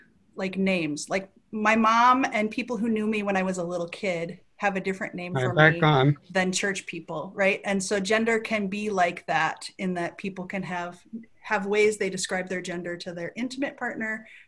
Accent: South Dakota, United States; So I grew up in South Dakota, and how we use terms like gender or sex is very different than here in San Francisco.

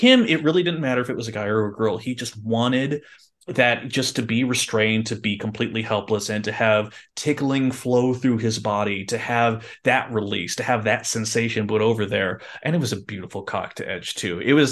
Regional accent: Salt Lake City, Utah, United States; I remember growing up in Salt Lake City, Utah, going to high school in Salt Lake City, Utah

